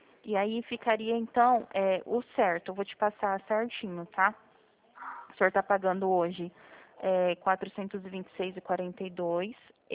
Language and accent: Portuguese; Presidente Prudente, São Paulo, Brazil; eu sou de Prudente.